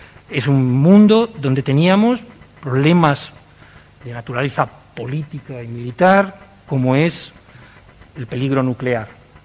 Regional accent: Spain; Nosotros sabemos bien, como españoles, cuál es el sentido y cuál es el mapa de condiciones económicas que hizo que nuestros abuelos salieran al extranjero y hoy veamos a personas venir.

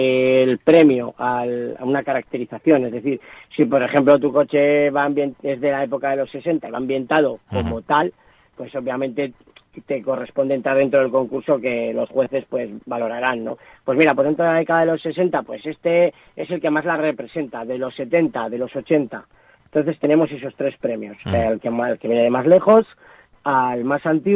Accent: Laredo, Cantabria, Spain; soy de Laredo

